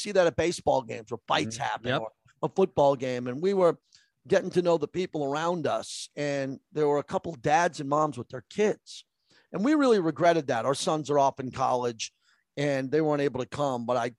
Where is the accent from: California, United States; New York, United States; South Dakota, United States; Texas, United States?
New York, United States; I grew up in New York.